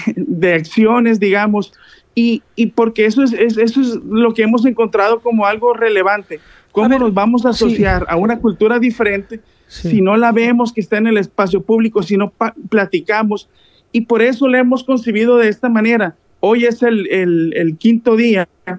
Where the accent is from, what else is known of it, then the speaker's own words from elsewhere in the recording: Culiacán, Sinaloa, Mexico; pues yo aquí nací, aquí he vivido toda mi vida y que en este momento soy el alcalde de Culiacán